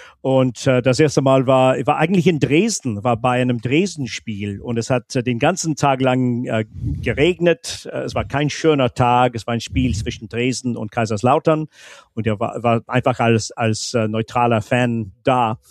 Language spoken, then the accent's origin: German; Scotland, United Kingdom; German is a second language; es war wie eine Geheimwelt von mir als Junge in Schottland. Mhm. Ich konnte ein bisschen Deutsch sprechen. Mit 9, 10 ist es natürlich besser geworden.